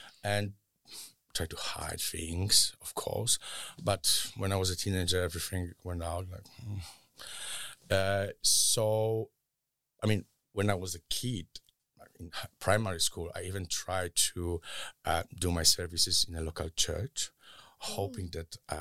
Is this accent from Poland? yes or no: yes; Poland; I grew up in Poland. I was born in mid-70s in a very rural area where Catholic Church was the biggest authority